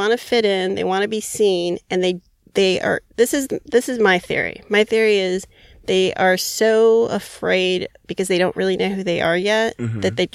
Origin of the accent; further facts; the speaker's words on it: Hawaii, United States; I'm a Hawaiian girl.